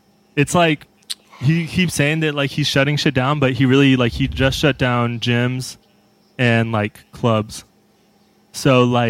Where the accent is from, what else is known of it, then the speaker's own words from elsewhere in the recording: Tempe, Arizona, United States; now in Phoenix, United States; Yeah, we're from Tempe. We both live in Phoenix.